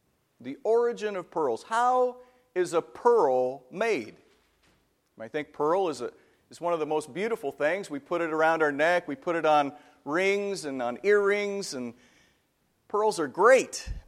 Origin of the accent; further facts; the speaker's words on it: Kennewick, Washington, United States; I grew up in Kennewick, Washington, about 5 hours southeast of here, I guess, somewhere over there, Tri-Cities.